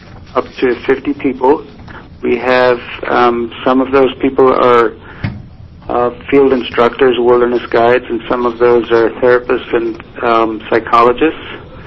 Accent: Ireland; I am from Ireland.

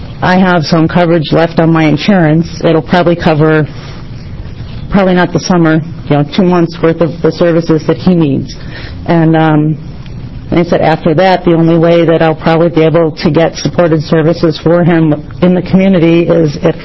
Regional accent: Salem, Oregon, United States; from Salem.

